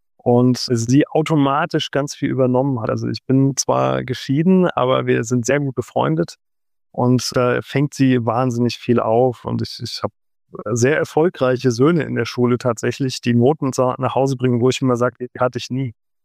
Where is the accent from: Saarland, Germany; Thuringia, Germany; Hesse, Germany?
Hesse, Germany; Wiesbaden; Also Auringen, Nauroth, das, wo ich aufgewachsen bin, wo ich mich heute noch unheimlich viel in der Natur bewege, weil mir das unheimlich viel gibt. Ich habe auch einen Wald direkt quasi vor der Tür.